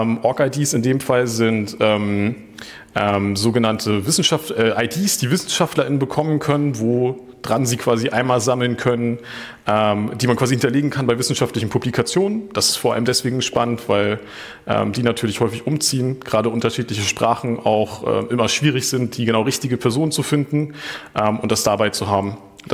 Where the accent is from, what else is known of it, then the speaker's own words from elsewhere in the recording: Flensburg, Schleswig-Holstein, Germany; Ich komme aus Flensburg, da ist das alles ein bisschen weiter weg